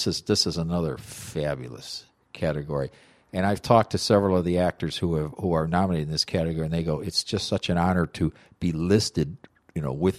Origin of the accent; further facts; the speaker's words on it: Chicago, Illinois, United States; It reminded me of, I'm a Northwest Sider, and this was set in the Southwest Side, but, you know, the city's the city.